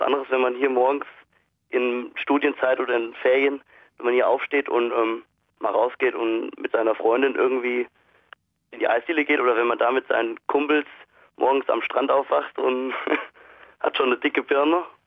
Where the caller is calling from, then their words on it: Hesse, Germany; Ich komme auch nicht genau aus Gießen, also ein bisschen weiter weg, 10, 20 Kilometer